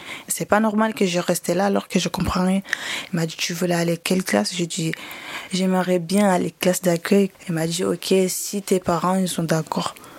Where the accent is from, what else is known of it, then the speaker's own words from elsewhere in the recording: Comoros; now in France; j'ai 17 ans et je suis en classe de 3e. Et je viens des Comores. Quand je suis arrivée en France, en 2016